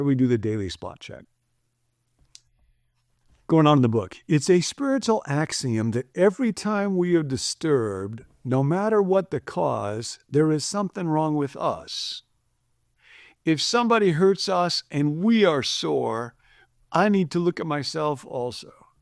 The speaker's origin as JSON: {"language": "English", "region": "Midwest", "country": "United States", "tie": "born or raised there", "moved": "yes", "said": "When I grew up in the Midwest with my mom, there was a thing called spring cleaning."}